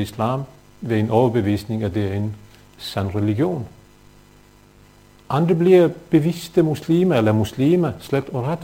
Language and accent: Danish; Bosnia & Herzegovina; i Norge, Bosnien, som er mit oprindelsesland